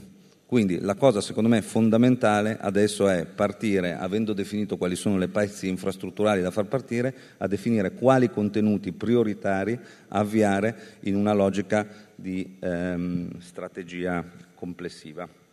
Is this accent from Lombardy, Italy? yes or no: yes; Lombardy, Italy; io vengo dalla Lombardia